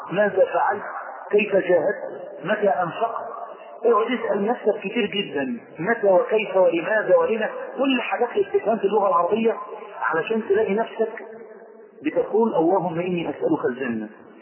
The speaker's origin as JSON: {"language": "Arabic", "country": "Egypt", "said": "ثانيا كعرب، ثالثا كمصريين، على طول بيصطدم في دماغنا موضوع الصبر بالبلاء"}